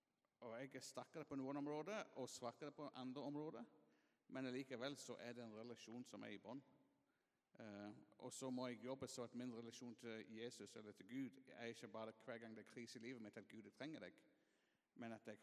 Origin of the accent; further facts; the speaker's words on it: England, United Kingdom; Norwegian is a second language; jeg er mann og jeg er engelskmann. Og når vi vokser opp i England, sant, så har vi fortalt at stiff upper lip, sant?